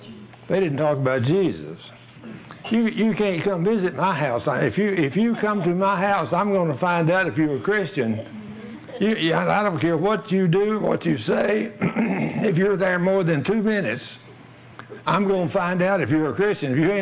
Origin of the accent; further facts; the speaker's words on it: Dallas, Texas, United States; And I said, yes, I'm from Dallas.